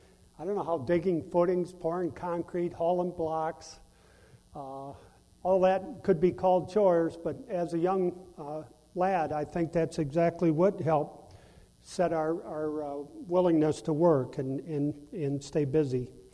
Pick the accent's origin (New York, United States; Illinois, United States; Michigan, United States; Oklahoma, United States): Michigan, United States; Detroit; born there; I was born in Detroit, Michigan, in 1954.